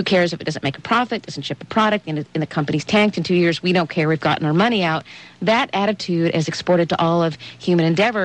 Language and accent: English; California, United States; as a Californian coming to Canada